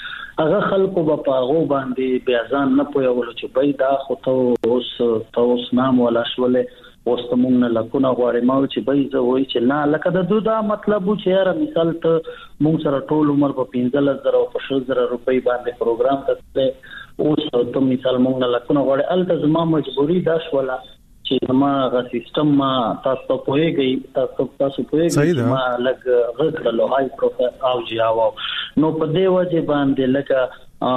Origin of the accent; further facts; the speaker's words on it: Bannu, Khyber Pakhtunkhwa, Pakistan; زه خو بیسیکلی د بنو یم په بنو کې پیدا شوی یم په بنو کې لوی شوی یم بنو زمونگا ابائی علاقہ دا زمونگ دا پلار زمونگ دا نکنو جائیدادونه ټول بنو کې دي